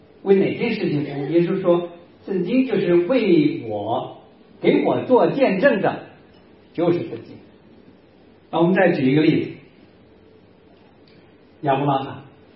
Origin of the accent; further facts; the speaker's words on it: China; 我们中国人呢讲一句话，说大道至简